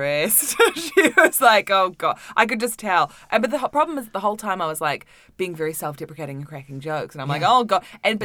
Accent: Auckland, New Zealand; Auckland in New Zealand.

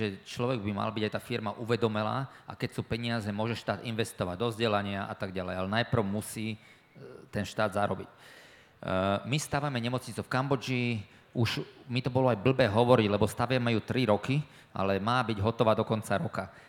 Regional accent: Trenčín, Trenčín Region, Slovakia; born there; ja som sa narodil v Trenčine

